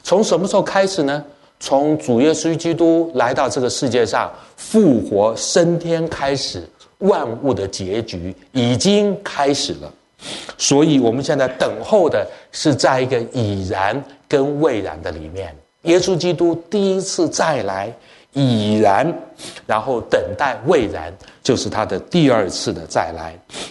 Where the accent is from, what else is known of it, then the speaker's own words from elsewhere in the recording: China; 我们中国人也有这样的话，有钱能使什么鬼推磨。